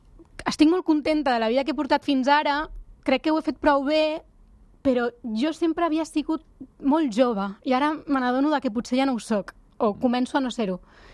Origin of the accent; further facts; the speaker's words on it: Barcelona, Catalonia, Spain; moved away as an adult; Soc de Barcelona, i la gent no se'n recorda que sóc catalana. Sí, me'n vaig anar amb 19 anys i allí estoy.